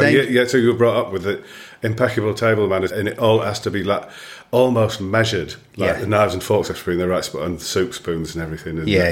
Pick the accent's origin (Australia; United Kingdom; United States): United Kingdom; Darlington, North East England; also born or lived in Leeds; And then we moved to Darlington